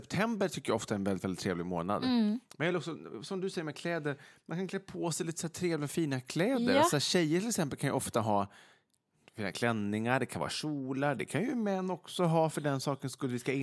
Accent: Vegby, Västra Götaland County, Sweden; När vi åkte i Vegby då, där jag är uppvuxen. Där fanns ju ingen högstadieskola, utan det fanns ju inne i Ulricehamn.

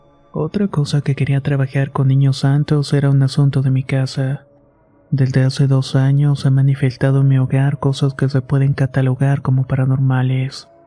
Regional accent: Oaxaca de Juárez, Oaxaca, Mexico; Soy originaria de Oaxaca de Juárez, y como sabrán en mi estado hay muchas creencias respecto a la brujería, el chamanismo y el curanderismo.

